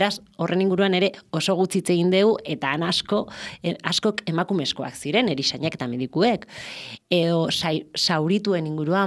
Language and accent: Basque; Vitoria-Gasteiz, Basque Country, Spain; ni nire kasu Gasteiztarra naiz, ez?